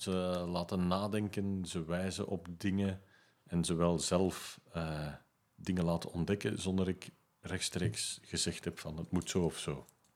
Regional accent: Belgium; Nu, op zich blazen wij niet hoog van de toren, wij als Belgen.

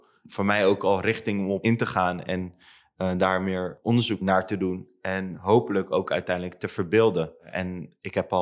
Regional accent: Rotterdam, South Holland, Netherlands; Ik als Rotterdammer echt gewoon in een bubbel leef.

